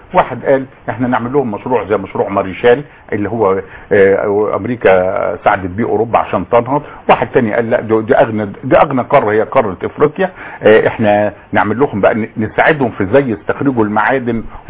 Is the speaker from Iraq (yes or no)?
no; Egypt; هذا شيء يألمني كمصري ويألم اي مصري